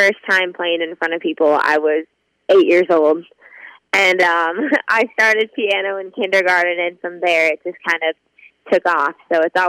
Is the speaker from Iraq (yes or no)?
no; North Dakota, United States; I'm a North Dakota girl, so, you know, right, pretty darn close to you guys. And I absolutely love my hometown and where I live now, which is Fargo, and just kind of, you know, taking the ride with the support of having the Midwest as my background.